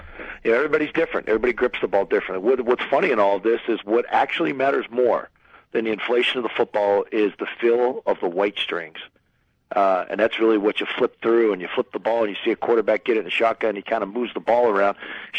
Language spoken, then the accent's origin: English; Pittsburgh, Pennsylvania, United States; I was a kid. I grew up in Pittsburgh. Went to watch Terry at camp